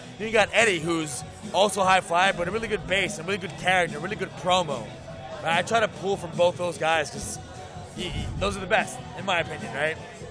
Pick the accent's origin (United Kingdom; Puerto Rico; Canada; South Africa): Puerto Rico; San Juan; born there; I was born in San Juan, Puerto Rico